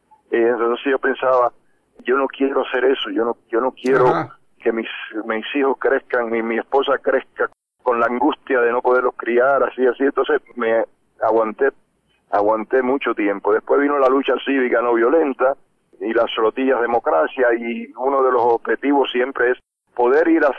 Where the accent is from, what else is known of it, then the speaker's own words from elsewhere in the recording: Cuba; pensaba que en algún momento me iba a tirar en Cuba, iba a llegar allá